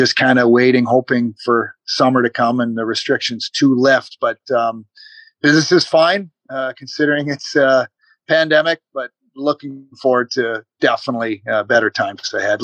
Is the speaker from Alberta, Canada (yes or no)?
no; British Columbia, Canada; also born or lived in Kelowna; I'm originally actually from Vancouver Island, way off the west coast of Canada. And then I played in my junior hockey in Kelowna for the Rockets.